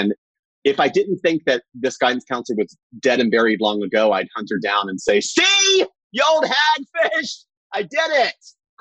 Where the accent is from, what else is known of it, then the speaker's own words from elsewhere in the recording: North Carolina, United States; born there; also born or lived in Virginia / Saudi Arabia / Florida; I was born in North Carolina, and then at 11 moved to Virginia, then at 12 moved to Saudi Arabia, then moved back 3 years later to Virginia, then went to high school in Florida